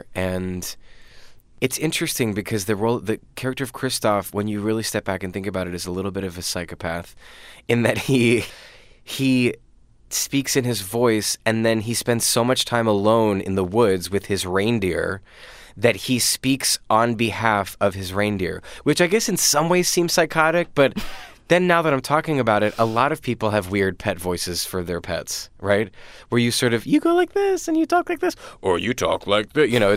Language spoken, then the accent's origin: English; Lancaster, Pennsylvania, United States; moved away as an adult; I grew up in Lancaster, Pennsylvania, moved to New York when I was 19, and I immediately started dating someone who was also from my same hometown.